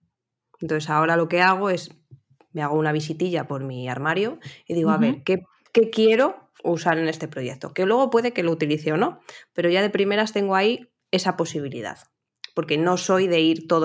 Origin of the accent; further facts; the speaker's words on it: Valladolid, Castile and León, Spain; Que esto me di cuenta yo cuando salí aquí del pueblico, de Valladolid, que parece que estoy en un pueblo.